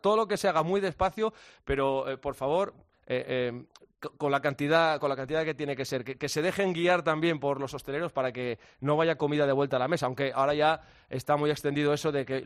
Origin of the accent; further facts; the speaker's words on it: Pola de Lena, Asturias, Spain; yo pues estaré unos días en Pola de Lena, que es mi pueblo, y otros días en Gijón, que es mi pueblo político, que es donde me casé